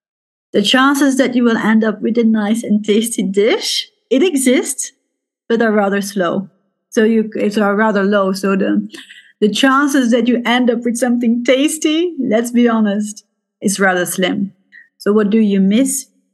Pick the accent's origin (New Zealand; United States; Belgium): Belgium; Brussels, Brussels-Capital Region; And I grew up in Brussels, in the multicultural part of Brussels. So as a kid, I was very used to be to talk different languages at home, to be surrounded with all those different cultures.